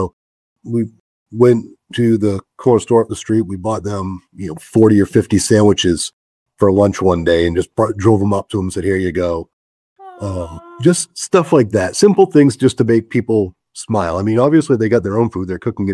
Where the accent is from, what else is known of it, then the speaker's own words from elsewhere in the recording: Biddeford, Maine, United States; And this town, I grew up here in Biddeford, and it always treated me well. I went to school here, graduated here. I've lived here.